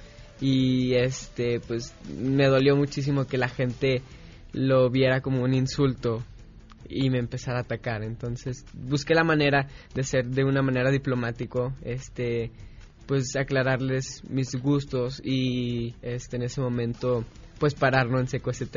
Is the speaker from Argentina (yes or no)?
no; Guadalajara, Jalisco, Mexico; born there; Sí, nací en Guadalajara y comencé a patinar a los 8.